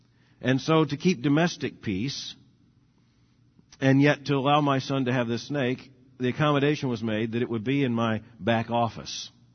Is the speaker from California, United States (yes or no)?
no; Florida, United States; And growing up in Florida, we were surrounded by snakes all the time.